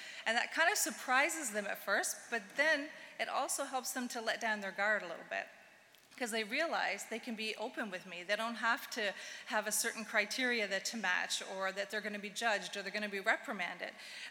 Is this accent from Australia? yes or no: no; Nova Scotia, Canada; also born or lived in New Brunswick; So I come from Nova Scotia originally. I went to school in New Brunswick.